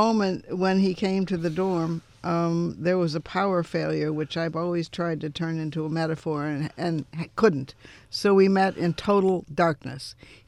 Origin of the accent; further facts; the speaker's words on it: Chicago, Illinois, United States; I was from the Middle West. I was from Chicago, Illinois. And when I got to Cornell, I think they thought I was a little odd.